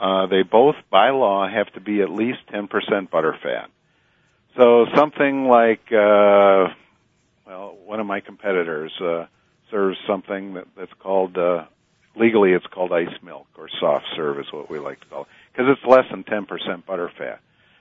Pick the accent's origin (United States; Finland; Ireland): United States; Sauk City, Wisconsin; it was an opportunity for me and my family to get to move back to my hometown of Sauk City and Prairie du Sac, which was exciting for us.